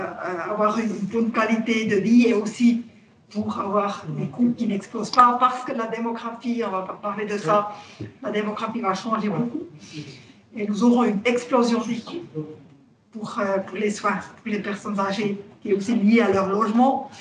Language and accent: French; German-speaking Switzerland, Switzerland; French is a second language; Je m'excuse pour le français, je suis suisse-allemande, comme vous entendez.